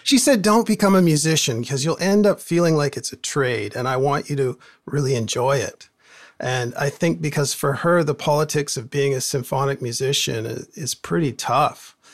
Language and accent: English; Port Moody, British Columbia, Canada; growing up in Port Moody, everybody had a a band, garage band